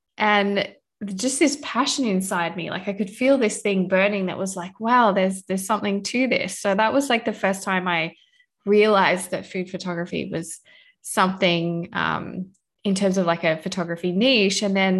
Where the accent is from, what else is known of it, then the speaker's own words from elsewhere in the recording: Australia; now in Canada; So I'm Australian, but I currently live in Canada.